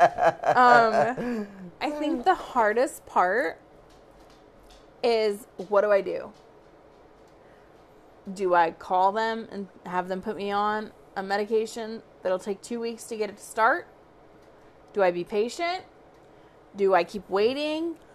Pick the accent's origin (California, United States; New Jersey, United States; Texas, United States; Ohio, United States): Ohio, United States; Toledo; Oh, I'm from Toledo.